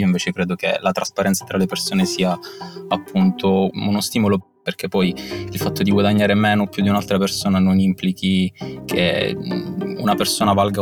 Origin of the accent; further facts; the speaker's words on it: Palermo, Sicily, Italy; ho 26 anni, vengo dalla Sicilia, da Palermo